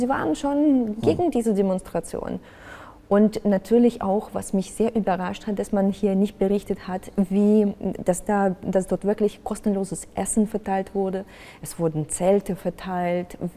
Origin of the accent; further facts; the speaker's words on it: Donetsk, Donetsk Oblast, Ukraine; moved away as an adult; now in Germany; Bis zu meinem 18. Lebensjahr war ich noch in Donetsk. Meine Familie wohnt auch immer noch dort. Und ja, das ist schon meine Heimatstadt, da wo ich aufgewachsen bin.